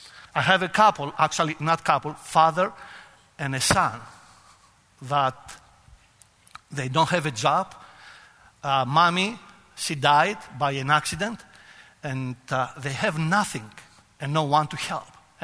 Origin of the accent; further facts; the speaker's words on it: Albania; now in Greece; because we are from Albania, they could be Greeks.